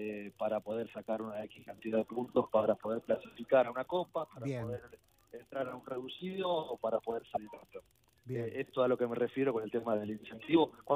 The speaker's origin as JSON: {"language": "Spanish", "town": "Florencio Varela", "region": "Buenos Aires Province", "country": "Argentina", "tie": "born or raised there", "said": "Y yo nací, viví toda mi infancia en Varela, Florencio Varela, límite con Quilmes."}